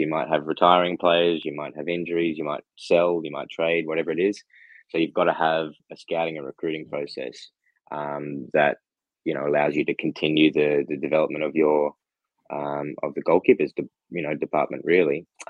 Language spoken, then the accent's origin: English; Australia; I mean, I came from Australia.